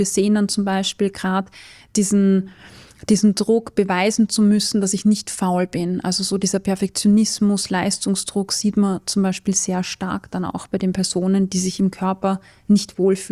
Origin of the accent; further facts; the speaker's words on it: Salzburg, Austria; Ich bin in Salzburg aufgewachsen, da ist immer so eine sehr starke Ballsaison gewesen.